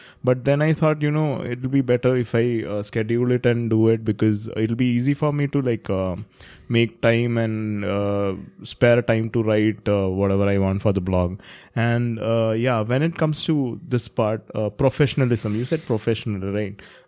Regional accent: India; English is a second language; Of course, I'm an Indian, so I have to go accordingly.

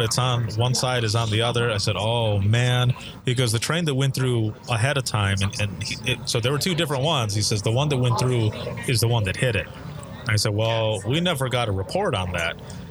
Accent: Allegan, Michigan, United States; I said, I'm from Allegan.

